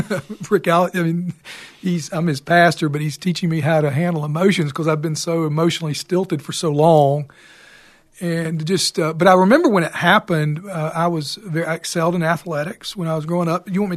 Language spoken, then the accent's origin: English; Bayou La Batre, Alabama, United States; I grew up in Bayou La Batre, Alabama, which is on the southwest coast of Alabama